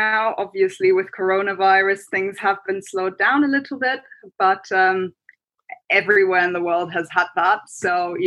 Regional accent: Germany; English is a second language; now in London, United Kingdom; I am originally from Germany, but I've been living in London for quite a few years now. Kind of got stuck a little bit here, but my family is still in Germany.

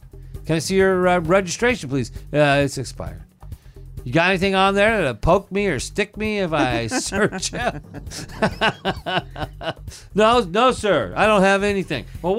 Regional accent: Salinas, California, United States; Salinas, California is my hometown.

